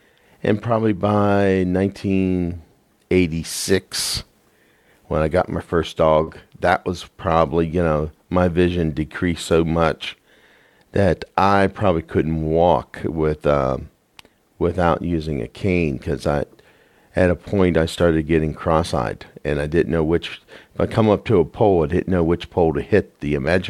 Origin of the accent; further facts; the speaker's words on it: Lexington, Kentucky, United States; also born or lived in East Liverpool, Ohio; And then, of course, at the time, my dad was working down in Lexington, Kentucky. So we stayed down there up until about 196